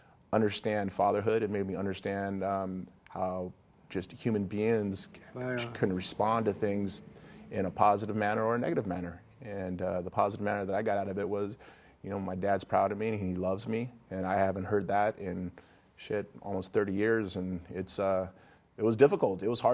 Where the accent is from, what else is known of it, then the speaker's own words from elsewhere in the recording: Santa Ana, California, United States; also born or lived in Huntington Beach; I grew up in Huntington Beach to the age of six. And then from 6 to 13, I lived in Santa Ana, California